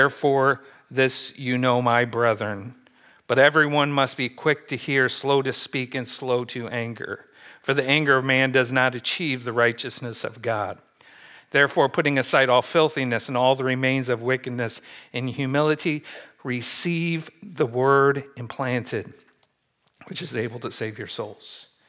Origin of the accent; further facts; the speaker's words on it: Midwest, United States; I certainly have growing up in the Midwest.